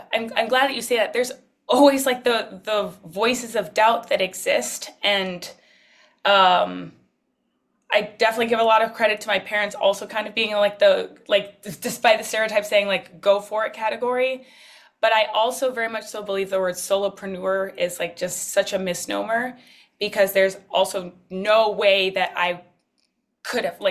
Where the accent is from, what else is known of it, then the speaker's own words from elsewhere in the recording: Nigeria; I'm a Nigerian, and the stereotype around Nigerians is you're a doctor, lawyer, or an engineer, and I am none of these things.